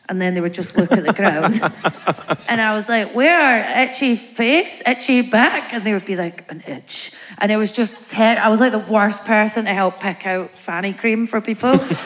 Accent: Bathgate, Scotland, United Kingdom; Bathgate. Do you know … the singer?

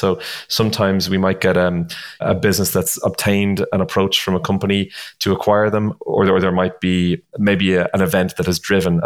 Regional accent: Ireland; I'm from Ireland

